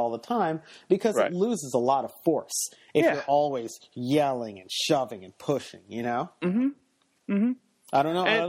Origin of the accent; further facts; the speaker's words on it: United States; I'm American raised.